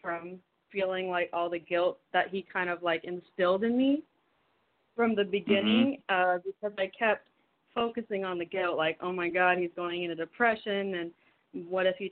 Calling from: Miami, Florida, United States; I'm calling from Miami.

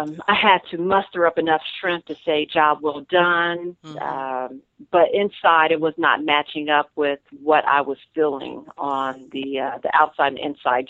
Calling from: Dayton, Ohio, United States; I'm calling from Ohio.

